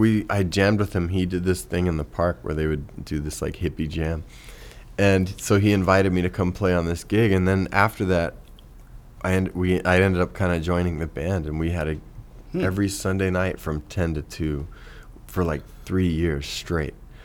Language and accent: English; Hutchinson, Kansas, United States; Yeah, I grew up in Hutchinson, Kansas. I was born there. It's kind of near Wichita, small town.